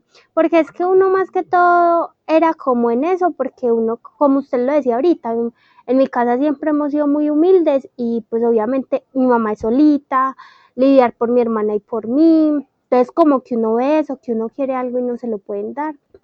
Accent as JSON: {"language": "Spanish", "region": "Antioquia", "country": "Colombia", "said": "No, pero soy de Antioquia."}